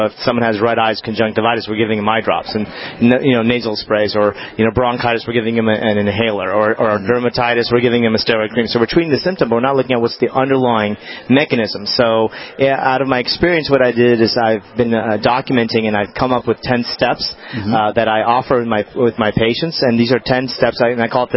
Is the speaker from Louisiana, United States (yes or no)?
no; Albuquerque, New Mexico, United States; I'm from Albuquerque. I'm from a small rural state.